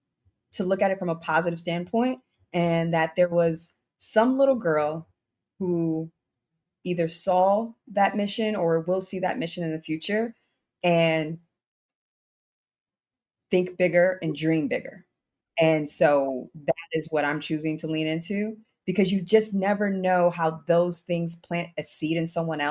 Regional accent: Detroit, Michigan, United States; And that is one of the things that I always say I will accredit to growing up in Detroit

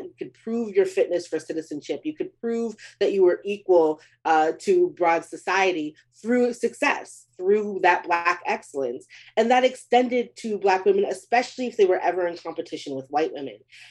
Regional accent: Beaumont, Texas, United States; Babe Dietrichson from my hometown of Beaumont, Texas

